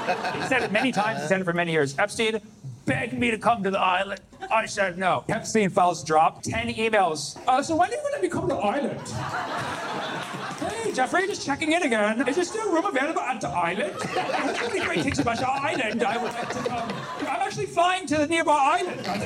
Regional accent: South Africa; I'm not going to Ireland. I'm from South Africa.

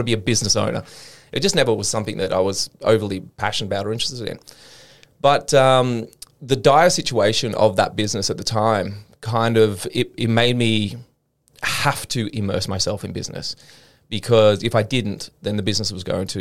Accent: England, United Kingdom; born there; because I was born in England, I used to travel a lot with my family early on through Europe

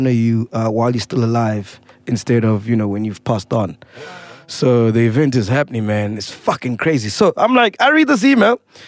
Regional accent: Johannesburg, Gauteng, South Africa; I grew up in Joburg most of the time

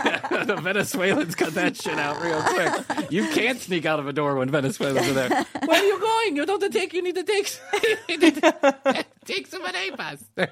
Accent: Ireland; I'm so happy to be a part of it because I am Irish. And in my Irish Catholic culture, we have a game.

